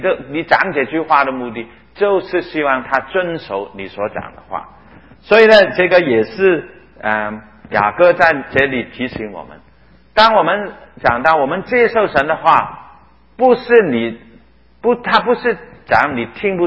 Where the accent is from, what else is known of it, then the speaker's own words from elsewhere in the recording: Guangdong, China; 但是为什么我就是我们广东人会坚持行？